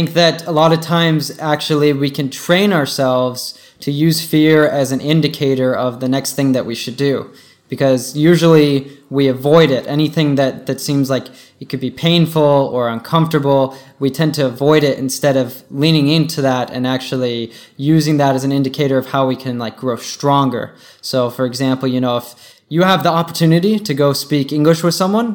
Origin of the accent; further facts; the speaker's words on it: Colorado, United States; I am from Colorado, and Justin also spent several years going to university there, running in the beautiful Rocky Mountains